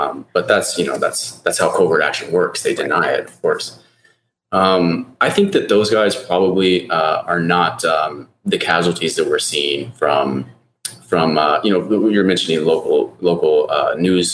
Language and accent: English; Texas, United States; It's actually pretty shocking to come from the United States. And I'm from Texas, it's highly diverse.